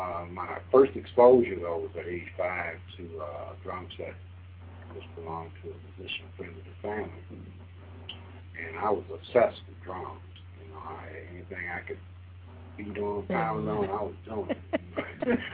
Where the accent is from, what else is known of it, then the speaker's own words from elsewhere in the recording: Detroit, Michigan, United States; Like I said, I grew up in Detroit in an area called Black Bottom.